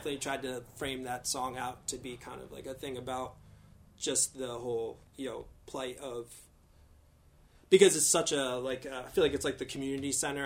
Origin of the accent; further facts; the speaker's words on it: Highland, New York, United States; No, I grew up in Highland. So did Josh.